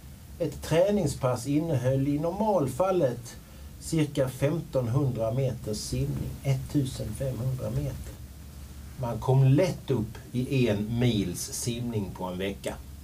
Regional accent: Perstorp, Skåne, Sweden; Jag växte upp i Perstorp, som är en inlandskommun i norra Skåne. Det var ganska långt till vatten och bad

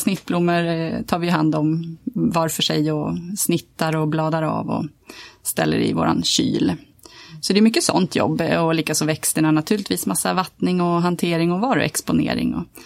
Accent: Tyresö, Stockholm County, Sweden; och är faktiskt både född och uppvuxen här i Tyresö, Trollbäcken till och med. Och nu bosatt i Trollbäcken igen efter en liten period på annan ort.

